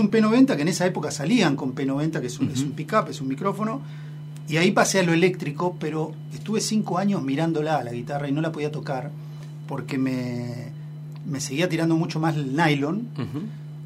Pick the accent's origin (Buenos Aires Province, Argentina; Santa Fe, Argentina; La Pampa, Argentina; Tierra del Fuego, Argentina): La Pampa, Argentina; General Acha; Yo soy de General Hacha, nací en General Pico, pero al año me fui a Hacha, y en Hacha me siento de Hacha porque de Pico no tengo un recuerdo.